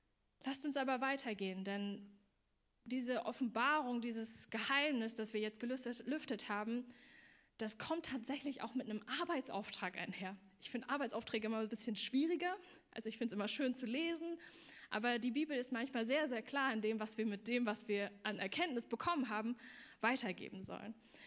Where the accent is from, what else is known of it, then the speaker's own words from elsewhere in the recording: Magdeburg, Saxony-Anhalt, Germany; born there; ich bin in Magdeburg geboren. Okay, ein Jahr nach der Wende, ne? Ganz wichtig, aber ich bin kein typischer klassischer Ossi.